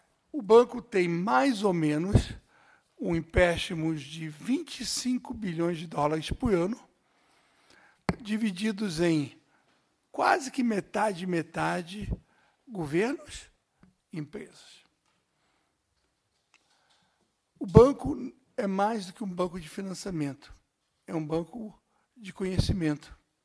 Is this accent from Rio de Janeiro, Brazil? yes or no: yes; Rio de Janeiro, Brazil; Se bem que eu gostaria do Rio, porque eu sou do Rio.